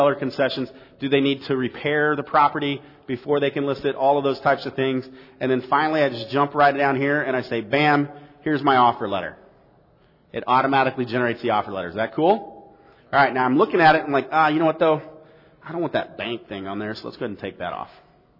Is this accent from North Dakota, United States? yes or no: no; St. Louis, Missouri, United States; this property is in an area in I'm from St. Louis. This is in Overland.